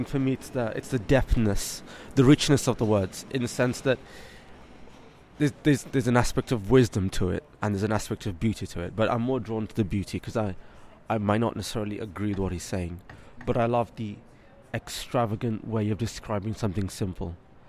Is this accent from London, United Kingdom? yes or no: yes; London, United Kingdom; I'm from London.